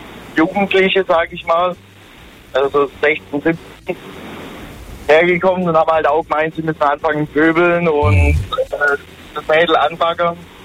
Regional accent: Dalsheim, Rhineland-Palatinate, Germany; Ich komme ja aus Dalsheim. Bei uns gibt's auch so, ja, schon ein Volksfest

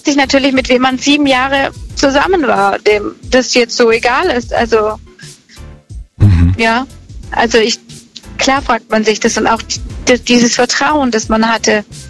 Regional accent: Ulm, Baden-Württemberg, Germany; Ich komme aus Ulm.

